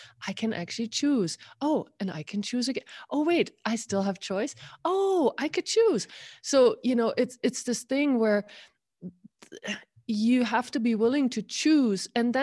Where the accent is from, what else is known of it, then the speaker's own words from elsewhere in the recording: Germany; and I'm from Germany, so hello.